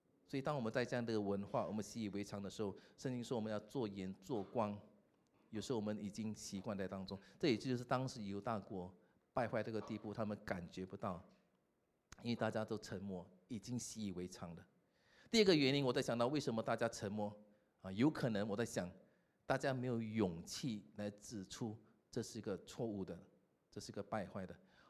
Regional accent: Singapore; 我们新加坡人就觉得很明显，但是我们新加坡就没有吗？

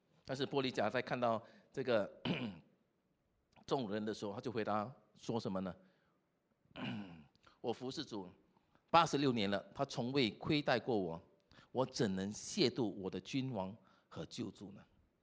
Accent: Singapore; 这个对我们新加坡人很难啊。为什么呢？我们新加坡人什么都要准备到好好

